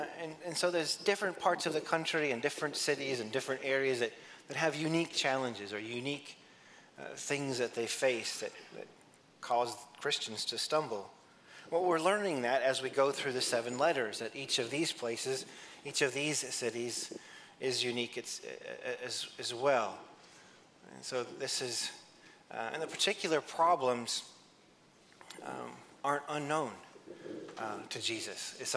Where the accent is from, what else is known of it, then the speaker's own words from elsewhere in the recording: Great Falls, Montana, United States; Growing up in Great Falls, I didn't face the same sorts of challenges or the same sorts of even temptations that one who grew up in Butte might face.